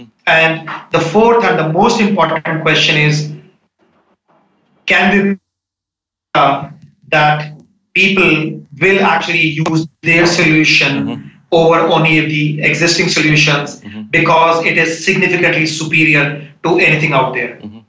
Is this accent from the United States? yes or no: no; India; moved away as an adult; So I grew up in India, went to IIT Delhi, did my comp science from there.